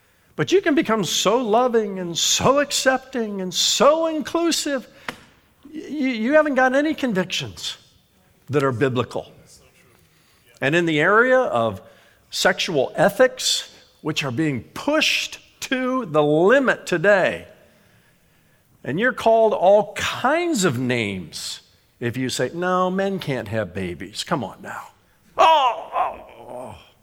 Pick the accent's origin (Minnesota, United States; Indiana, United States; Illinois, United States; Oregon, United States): Indiana, United States; I am from Indiana